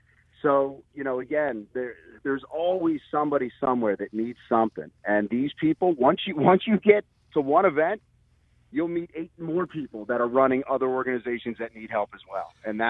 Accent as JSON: {"language": "English", "town": "Levittown", "region": "Pennsylvania", "country": "United States", "tie": "born or raised there", "said": "And Gene and I grew up in a similar, you know, we're from Levittown, Pendle area, that area."}